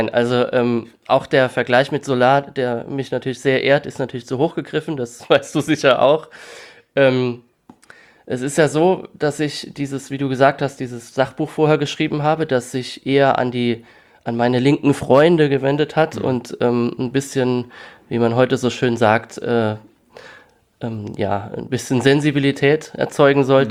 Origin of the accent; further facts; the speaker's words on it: Rhineland-Palatinate, Germany; accent: Palatinate dialect; dass ich bis kurz zuvor noch jeden Tag ganz normal in meinem Dialekt gesprochen habe. Das ist jetzt bei uns in der Pfalz sehr üblich, mehr als vielleicht anderswo.